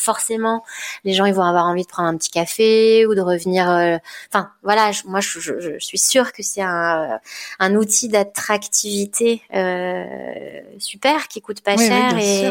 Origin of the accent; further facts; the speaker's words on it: Southwest France, France; moi, je suis du Sud-Ouest et j'ai un rapport à l'océan depuis toute petite.